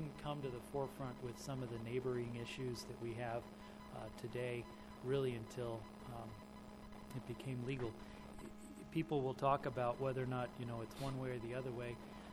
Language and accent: English; Oregon, United States; I grew up in the Illinois Valley, born and raised out there. My family's been on a piece of property since 58